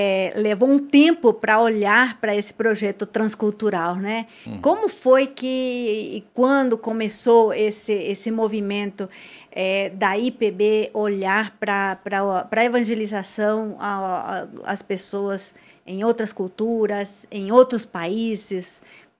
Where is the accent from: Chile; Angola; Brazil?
Chile; Concepción, Biobío; Portuguese is a second language; Os nossos internautas vão ver um sotaque um pouco puxado, né? Mas eu sou de Concepción.